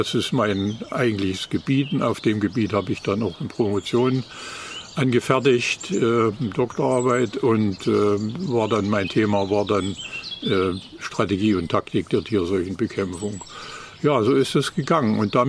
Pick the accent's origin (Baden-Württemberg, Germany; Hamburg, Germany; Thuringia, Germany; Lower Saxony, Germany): Thuringia, Germany; Ronneburg; Meine Wurzeln, ich bin Thüringer, Ostthüringer, also aus der Gera-Ecke stamme ich her, konkret aus Ronneburg, das ist eine Kleinstadt, direkt an der Autobahn gelegen.